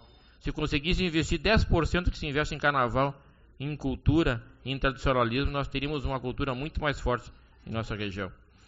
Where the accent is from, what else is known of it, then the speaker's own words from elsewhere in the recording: Rio Grande do Sul, Brazil; eu também sou gaúcho de apartamento, e eu com 50 anos de idade nunca usei uma bombacha e nunca coloquei um lenço.